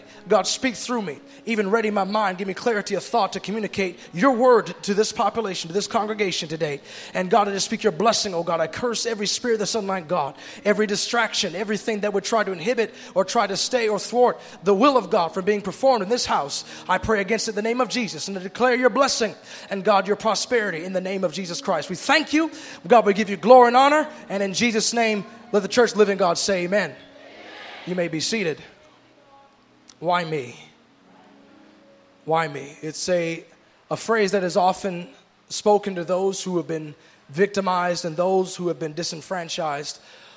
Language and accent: English; Michigan, United States; He was only about 19 years old, and he was out with his youth group back in my hometown in Michigan.